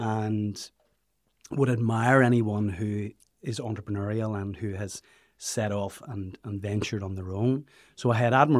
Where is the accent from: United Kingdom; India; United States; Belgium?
United Kingdom; Portadown, Northern Ireland; Wasn't initially grown up in the Orchard land, but I grew up in Portadown on the outskirts of, it's in Armagh, but I grew up in the outskirts of Portadown, a place called the Tandragee Road. And my mum was from the country. Dad was from Portadown.